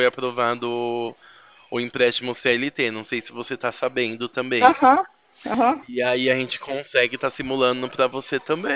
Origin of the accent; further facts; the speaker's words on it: São Paulo, Brazil; Não, eu não sou de Três Lagoas, eu sou do interior de São Paulo.